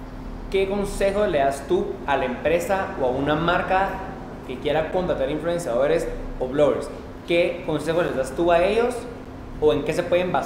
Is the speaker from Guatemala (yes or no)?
yes; Guatemala; país, somos muy chiquitos. Entonces, digamos, para la vista que tenemos globalmente, cuesta mucho que uno como Chapín consiga...